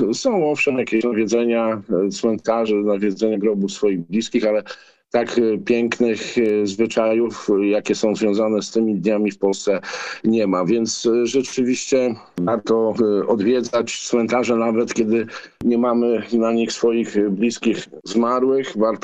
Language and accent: Polish; Gdańsk, Pomeranian Voivodeship, Poland; Ja sam pamiętam, jako dziecko chodziliśmy na cmentarz na Gdańskiej Zaspie